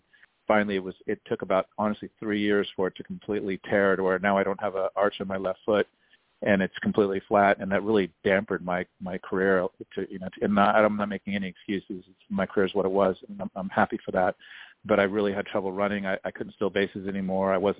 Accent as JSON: {"language": "English", "town": "Las Vegas", "region": "Nevada", "country": "United States", "tie": "born or raised there", "said": "I grew up in Vegas"}